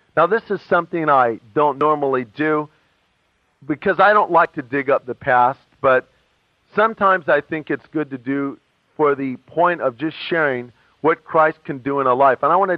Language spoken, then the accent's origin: English; Long Beach, California, United States; born there; I was born in Long Beach in 1952, and my mom was married and divorced seven times.